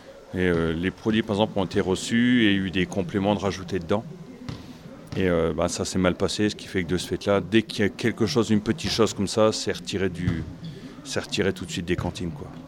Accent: Hauts-de-France, France; c'est parce que je mutais pour rentrer dans le Nord, parce que d'origine, je suis du Nord.

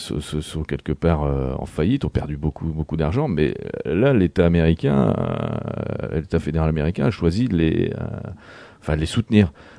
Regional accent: France; chez nous, en France, il y a quand même

